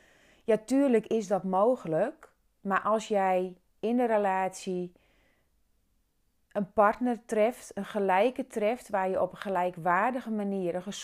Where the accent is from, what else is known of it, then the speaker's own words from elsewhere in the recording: Friesland, Netherlands; Of in het Fries, hè, want ik kom uit Friesland.